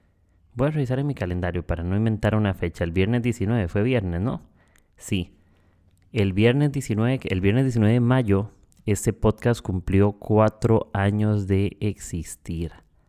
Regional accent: Costa Rica; now in Lima, Peru; Soy tico, soy costarricense. Soy del país más feliz del mundo, del país más pura vida. Y en este instante, no sé, mañana, ni pasado mañana, no sé a dónde estaré, pero ahorita estoy viviendo en Perú, en Lima.

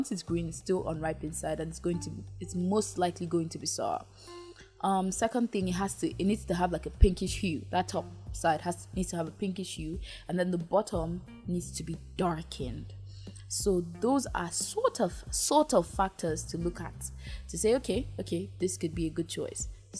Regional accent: Uyo, Akwa Ibom, Nigeria; now in Abuja, Nigeria; I live in Abuja, but I was born in Akwa Ibom State. And in Akwa Ibom State in Uyo, where I was born, where I used to live like my younger years

